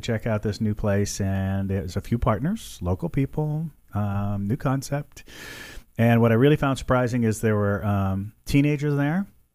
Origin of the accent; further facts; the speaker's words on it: Iowa, United States; born there; I was born in Iowa, actually.